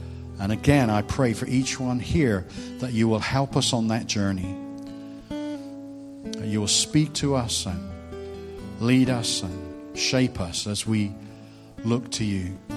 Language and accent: English; England, United Kingdom; moved away as an adult; now in Australia; We've been here in Australia. You might be able to tell I'm English. We've been here since 2010. We moved over as a family at that point to pastor a church in the Shire.